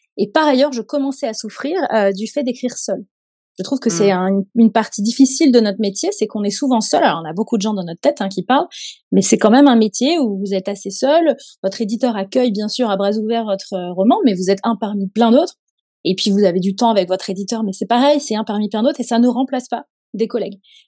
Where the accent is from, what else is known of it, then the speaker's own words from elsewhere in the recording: Toulon, Provence-Alpes-Côte d'Azur, France; moi, je suis née à Toulon. Ma grand-mère qui m'a élevée habitait à Toulon.